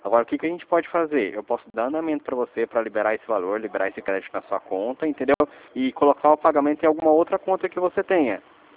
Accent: São José dos Campos, São Paulo, Brazil; Sou de São José dos Campos.

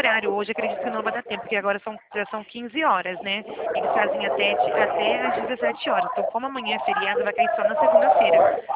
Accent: Rio de Janeiro, Brazil; born there; now in Araras, Brazil; Aqui eu não sou nascida aqui, nasci no Rio de Janeiro. Eu moro aqui já tem 12 anos.

